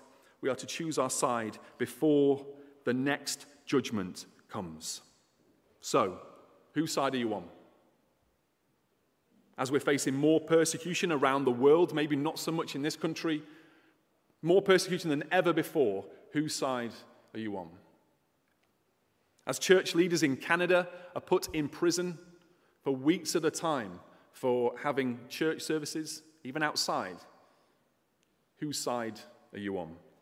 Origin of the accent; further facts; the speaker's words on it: England, United Kingdom; We are from England. We supported England.